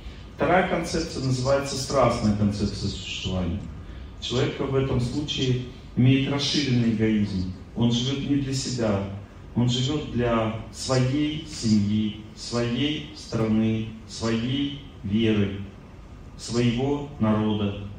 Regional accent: Russia; Ну, я же из России.

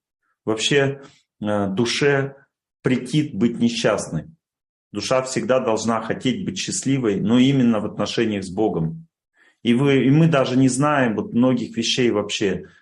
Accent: Urals, Russia; Я простой парень из Урала, как бы, и любые вопросы простые

